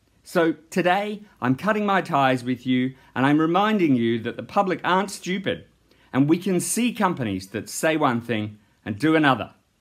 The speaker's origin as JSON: {"language": "English", "town": "Brisbane", "region": "Queensland", "country": "Australia", "said": "Hi Westpac … I'm from Brisbane."}